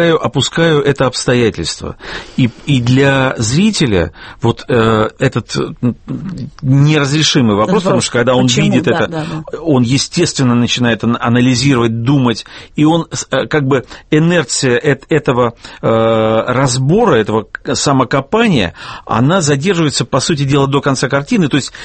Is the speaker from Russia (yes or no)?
no; Lviv, Lviv Oblast, Ukraine; born there; я лично родился во Львове